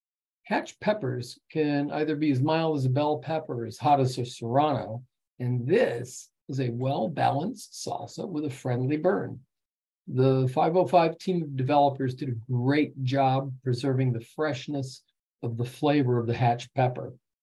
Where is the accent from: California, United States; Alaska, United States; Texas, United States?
Texas, United States; I should let you know, I'm a Texan.